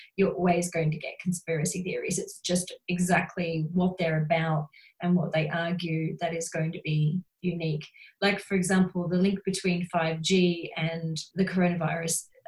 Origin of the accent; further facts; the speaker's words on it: Australia; I don't know if you can tell, but I'm from Australia